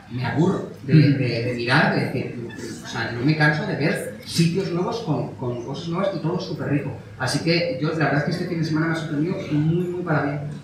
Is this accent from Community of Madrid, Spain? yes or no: yes; Madrid, Community of Madrid, Spain; yo soy de Madrid